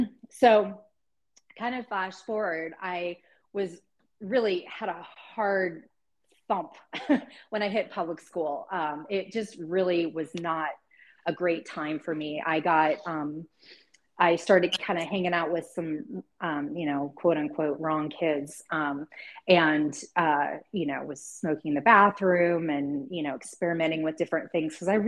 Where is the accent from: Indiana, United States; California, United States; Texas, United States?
Texas, United States; Dallas; So I was raised in the LCMS Lutheran Church. I grew up in Dallas, Texas, and was a huge Cowboys fan.